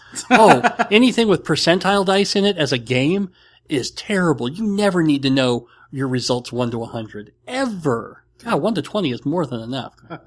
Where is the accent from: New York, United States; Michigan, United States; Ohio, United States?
New York, United States; I grew up near the Appalachian Mountains. Well, not near the Appalachian Mountains, but we would make trips to the hills and the mountains from where we live. But in upstate New York, things were super green.